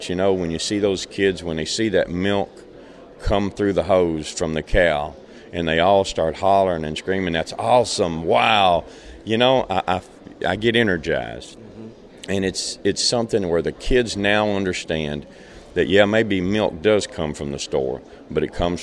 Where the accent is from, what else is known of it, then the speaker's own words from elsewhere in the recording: Bowling Green, Kentucky, United States; Well, we're from Bowling Green, Kentucky, which is about 120 miles south of Louisville, Kentucky, about 60 miles north of Nashville, Tennessee.